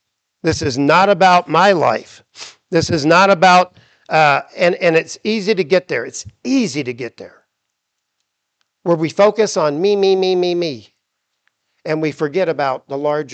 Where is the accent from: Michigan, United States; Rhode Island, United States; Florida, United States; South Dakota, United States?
Florida, United States; Titusville; whether we're in my hometown of Titusville, Florida, whether you're in Cocoa